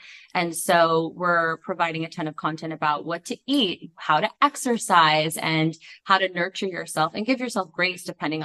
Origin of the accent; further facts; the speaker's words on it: Topanga Canyon, California, United States; I grew up in Topanga Canyon.